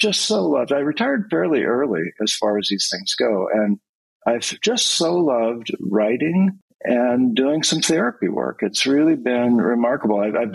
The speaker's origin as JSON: {"language": "English", "region": "Oregon", "country": "United States", "tie": "born or raised there", "said": "I live in my home state of Oregon. I actually grew up on a hazelnut farm in rural Oregon, which means I'm a psychologist who grew up on a nut farm"}